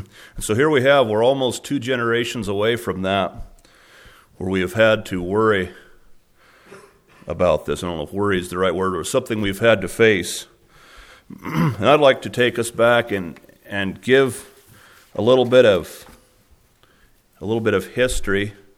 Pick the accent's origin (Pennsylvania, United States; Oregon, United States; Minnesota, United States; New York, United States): Oregon, United States; And growing up in Oregon, I heard the stories of some of the young men that had been drafted from Oregon.